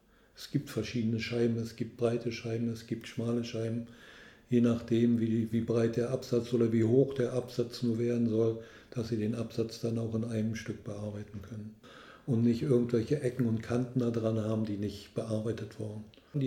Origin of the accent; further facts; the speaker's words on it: Prenzlau, Brandenburg, Germany; ich komme aus Prenzlau